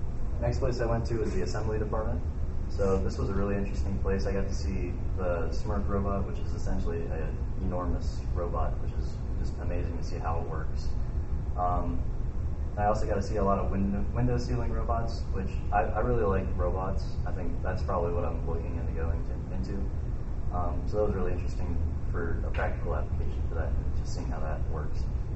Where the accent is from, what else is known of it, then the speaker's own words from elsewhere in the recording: Marysville, Ohio, United States; So I was born in Marysville, Ohio. I've lived here my entire life